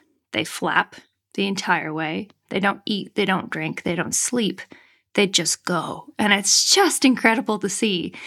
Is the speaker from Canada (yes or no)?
yes; Canada; moved away as an adult; now in Broome, Australia; And I, as you can hear from my accent, originally Canadian. I immigrated to Australia in 2009 and wasn't totally intending on staying longer than a year.